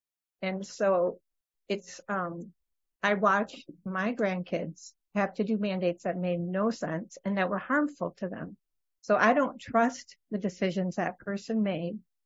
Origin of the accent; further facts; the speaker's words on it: Bear Creek Township, United States; I'm from Bear Creek Township.